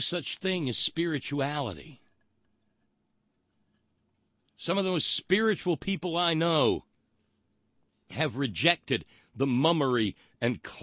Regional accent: Massachusetts, United States; Welch's Grape Corporation says that they're headquartered in Concord, Massachusetts. But there, near my hometown, they are barely noticeable.

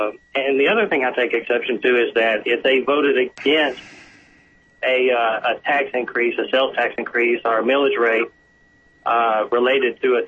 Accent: Georgia, United States; me tell you that I am a product of the public school systems here in the South. I'm in Atlanta and born and raised in Georgia.

